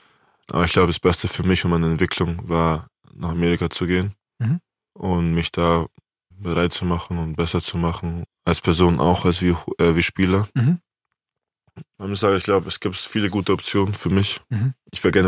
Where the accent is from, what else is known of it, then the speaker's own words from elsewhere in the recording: Munich, Bavaria, Germany; als Münchner Kind